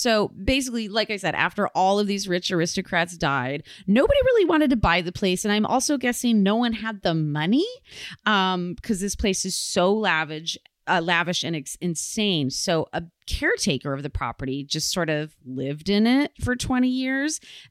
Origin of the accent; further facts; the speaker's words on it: Michigan, United States; I was very, very pleased to find out that my home state of Michigan and, you know, in Detroit